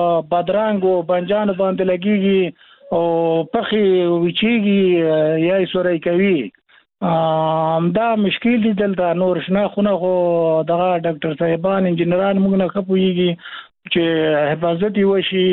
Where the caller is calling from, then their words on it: Khost, Afghanistan; موږ پکیا نه په خوست ولایت کې یو